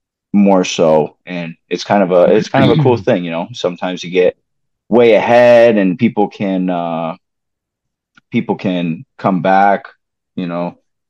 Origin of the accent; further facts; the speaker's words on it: Canada; I grew up in Canada, but I was so close to the Midwest that I kind of consider it Midwest